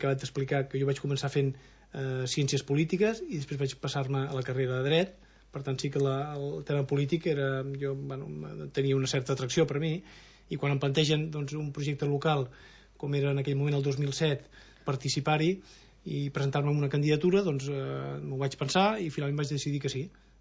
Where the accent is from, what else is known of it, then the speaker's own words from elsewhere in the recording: L'Escala, Catalonia, Spain; also born or lived in Girona; Sí, vaig néixer a Girona, però vaig d'aquí de l'escala, sí.